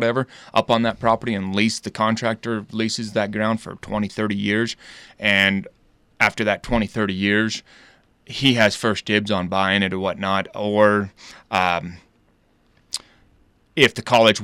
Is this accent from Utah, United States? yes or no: yes; Monroe, Utah, United States; Well, I was born and raised over in Monroe, Utah. You know, that's God's country over there, the way I look at it.